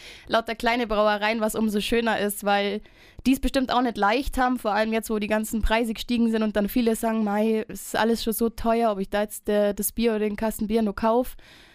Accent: Peiting, Bavaria, Germany; now in Landsberg, Germany; Egal, ob ich jetzt in Landsberg wohne, ich bin in Peiting aufgewachsen, ich bin jeden Tag hierher gefahren nach Garmisch-Partenkirchen.

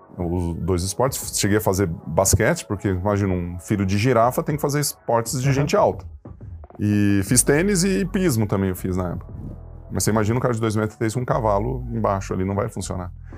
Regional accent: Ituverava, São Paulo, Brazil; Cara, eu sou de Ituverava. E Ituverava, interior de São Paulo, ela é uma cidade quente pra caramba.

